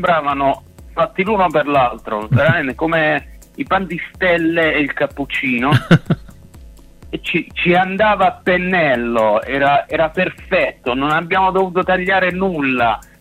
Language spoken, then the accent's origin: Italian; Apulia, Italy; perché noi siamo pugliesi, siamo dalla provincia di Foggia, siamo poi in pieno Tavoliere, veniamo dai paesini piccolissimi.